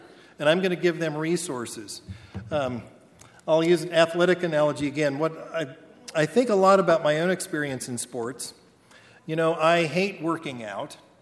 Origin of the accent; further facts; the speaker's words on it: Idaho, United States; And I'm from Idaho. We have a lot of grain elevators out.